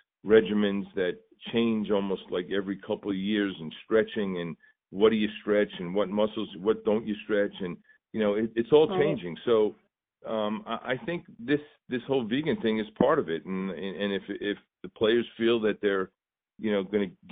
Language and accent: English; New York, United States; now in Washington, United States; not growing up here, I grew up in New York, and New York's a basketball town.